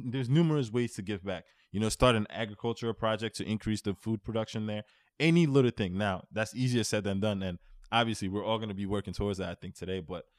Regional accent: Mali; I was raised in Mali. This sense of like patriotism is in me.

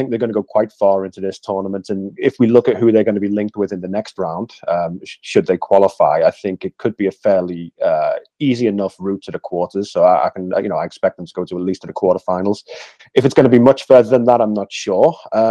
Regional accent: England, United Kingdom; being an Englishman

